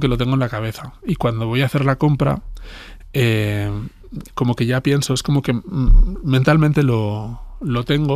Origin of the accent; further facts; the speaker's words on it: Barcelona, Catalonia, Spain; yo soy de Barcelona